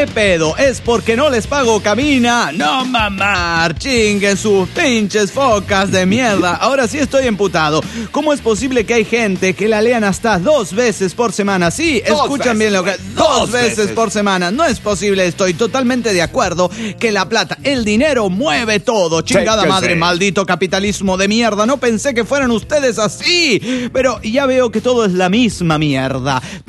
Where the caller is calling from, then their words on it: Cancún, Quintana Roo, Mexico; de Cancún, México.